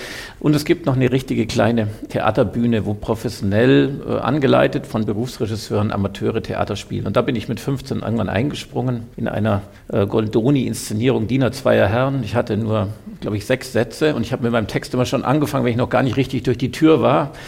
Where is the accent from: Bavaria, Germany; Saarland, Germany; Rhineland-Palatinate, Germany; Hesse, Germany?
Bavaria, Germany; Ganz naiv als Allgäuer wusste ich gar nicht genau